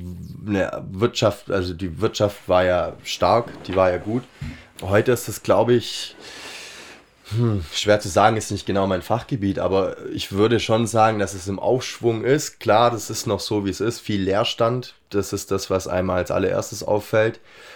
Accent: Ulm, Baden-Württemberg, Germany; Ich komme nicht aus Dessau, komme aus Ulm eigentlich.

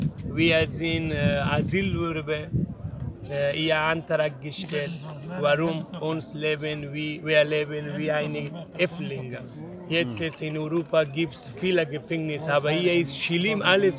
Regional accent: Afghanistan; German is a second language; wollte mir nach meinem Land schicken, Afghanistan

